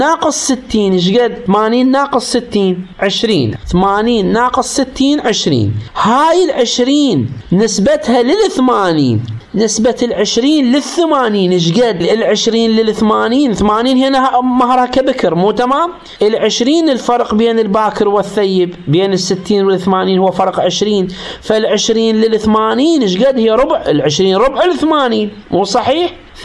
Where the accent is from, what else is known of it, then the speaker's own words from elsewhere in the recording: Iraq; هاي العبارة عندنا بالعراق يستعملوها